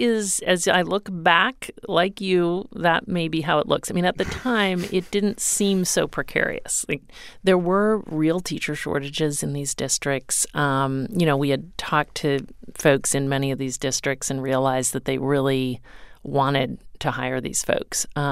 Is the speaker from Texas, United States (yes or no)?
yes; Dallas, Texas, United States; He's from Dallas and I'm from Dallas, and he's really into education reform. I mean, when I was growing up, Ross Perot, as a business leader in Texas